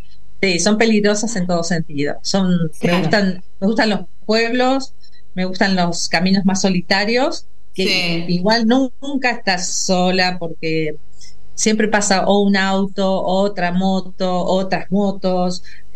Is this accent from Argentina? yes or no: yes; Buenos Aires, Argentina; born there; moved away as an adult; now in Bariloche, Argentina; yo vivía en Buenos Aires, nací en Buenos Aires